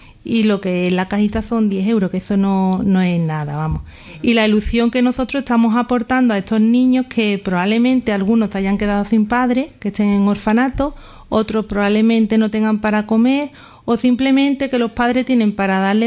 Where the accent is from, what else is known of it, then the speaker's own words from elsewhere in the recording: Lebrija, Andalusia, Spain; yo soy de Lebrija, mi marido